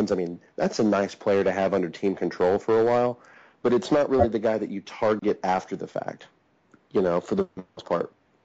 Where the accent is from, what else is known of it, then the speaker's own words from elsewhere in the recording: Texas, United States; He's actually from my hometown in Texas, so I got to give him a little extra love.